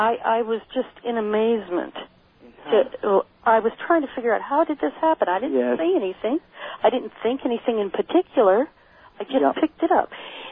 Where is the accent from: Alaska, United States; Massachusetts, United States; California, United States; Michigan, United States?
California, United States; Anaheim; I'm from Anaheim.